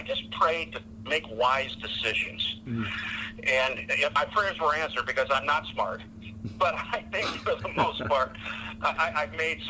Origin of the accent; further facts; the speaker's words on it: Ottawa, Illinois, United States; born there; And I mentioned I was born in Ottawa, Illinois.